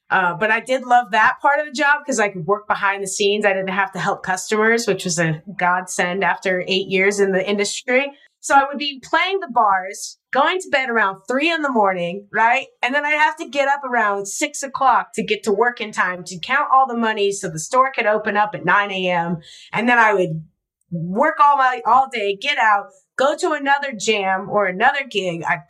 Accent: Salt Lake City, Utah, United States; I'm born and raised in Salt Lake City. So I knew the same kids growing up.

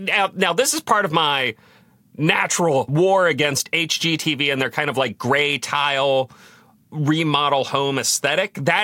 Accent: Virginia, United States; also born or lived in Arkansas / Florida; I was born in Arkansas, spent time in Florida and Virginia, spent most of my time in Virginia growing up.

